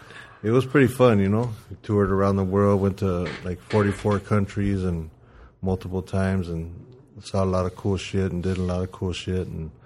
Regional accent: Santa Monica, California, United States; I was born in Santa Monica at St. John's, and I grew up around the west side for pretty much all my youth. And then I moved to Hollywood when I was about 18

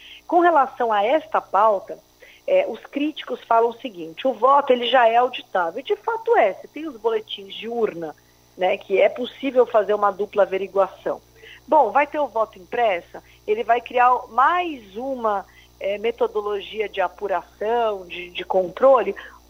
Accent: Brazil; E aí nós, enquanto brasileiros, precisamos pensar no que dá estabilidade para a nossa democracia e para o nosso país.

